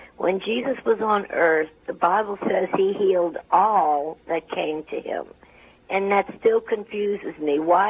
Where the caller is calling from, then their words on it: New Orleans, Louisiana, United States; Patty, I'm calling from New Orleans.